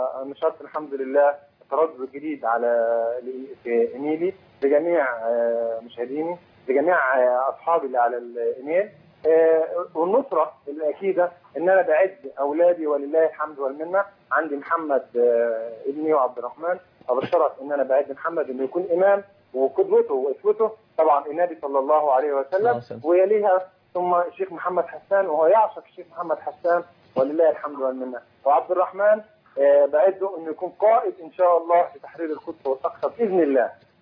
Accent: Egypt; now in Saudi Arabia; انا مقيم في السعوديه، انا مصري مقيم في السعوديه بقالي اكثر من 10 سنوات

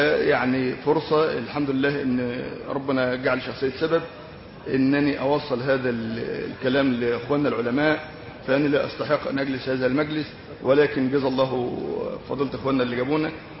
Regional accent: Faiyum Governorate, Egypt; عندنا في الفيوم

